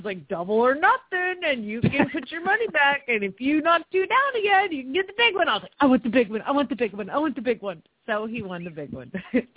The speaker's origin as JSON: {"language": "English", "town": "Phoenix", "region": "Arizona", "country": "United States", "said": "from Phoenix, Arizona"}